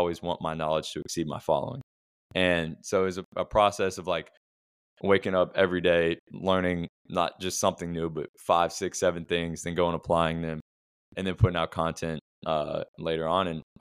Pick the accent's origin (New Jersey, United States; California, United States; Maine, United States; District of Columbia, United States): District of Columbia, United States; Washington; I grew up in the Washington, D.C. area, which is, in my opinion, the best area for youth and high school basketball in the world, really.